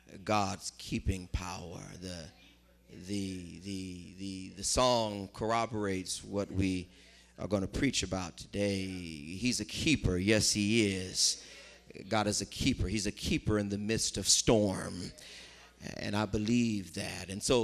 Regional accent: California, United States; If you are in my home state of California, where the majority is tipping towards my Spanish-speaking brothers and sisters

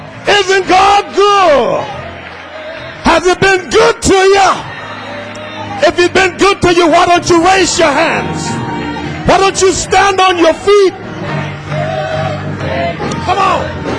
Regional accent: Liberia; I'm from where Pastor Armstrong is right this moment. I'm from Liberia, and hallelujah.

